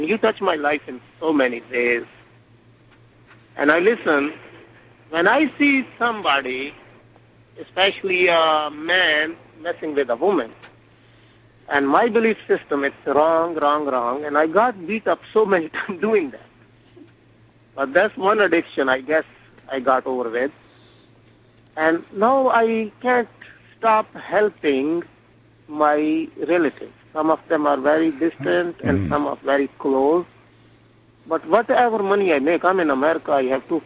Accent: Pakistan; I'm from Pakistan. … I have a different belief system and value, ethics

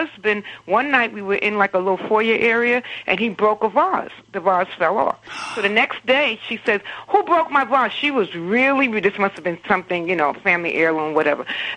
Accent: Harlem, New York, United States; You know, I grew up in, well, you don't know, but I grew up in Harlem.

